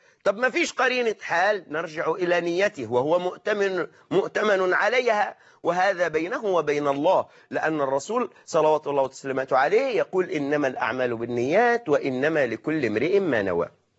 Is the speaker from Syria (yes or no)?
no; Egypt; نحن كمصريين